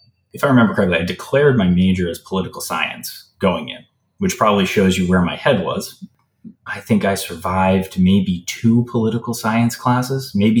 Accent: Milton, Massachusetts, United States; also born or lived in Atkinson, New Hampshire; I grew up in Milton, Massachusetts and Atkinson, New Hampshire. My dad lived in New Hampshire. My mom lived in Massachusetts. And I kind of went back and forth.

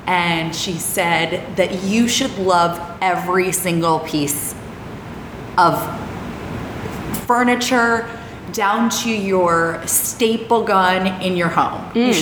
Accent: Philadelphia, Pennsylvania, United States; So my background is I grew up in Section 8 housing mm-hmm. in Philadelphia, which is government-assisted housing

